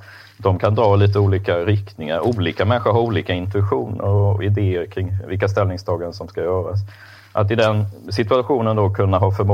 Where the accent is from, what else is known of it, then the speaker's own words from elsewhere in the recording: Småland, Sweden; Jag är uppvuxen då i Småland i Bibelbältet. Uppvuxen i en frikyrklig familj där frågor kring Gud och synd och liksom de här stora frågorna var ständigt närvarande.